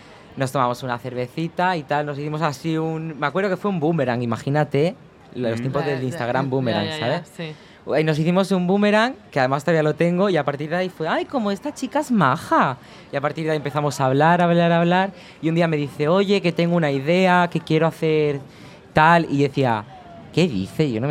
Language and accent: Spanish; Badalona, Catalonia, Spain; porque yo soy de Badalona, porque vengo de un barrio humilde